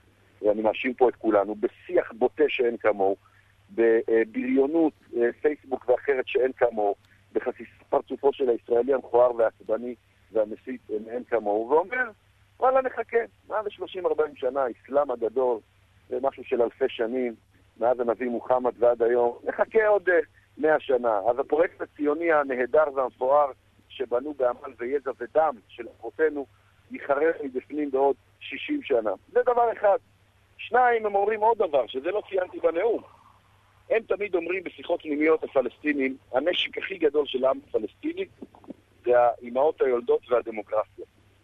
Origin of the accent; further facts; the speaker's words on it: Safed, Northern District, Israel; אני הגעתי מהפריפריה, משכונת מצוקה בצפת